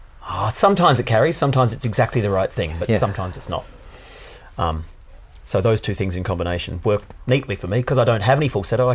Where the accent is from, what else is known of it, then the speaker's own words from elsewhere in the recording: Melbourne, Victoria, Australia; It's like, no, we're from Melbourne. The sun's, we just want sun.